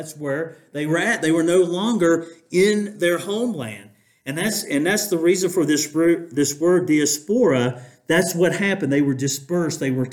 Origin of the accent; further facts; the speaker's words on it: the South, United States; accent: southern; I didn't say soldiers in my southern accent